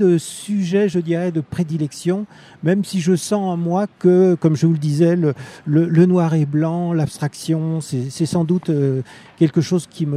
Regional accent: Voreppe, Auvergne-Rhône-Alpes, France; Je suis de Voreppe, c'est à côté de Grenoble. Ma compagne a une maison à La Baume, là, donc on y vient très régulièrement.

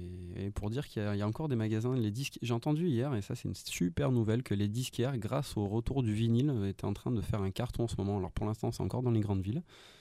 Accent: Romans-sur-Isère, Auvergne-Rhône-Alpes, France; nous venons de Romans, enfin on vient de la Drôme, la plupart du groupe habite à Romans et alentour.

